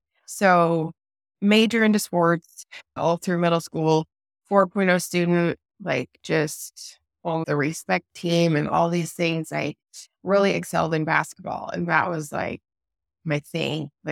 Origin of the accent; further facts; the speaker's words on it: Washington, United States; So I grew up in Washington State.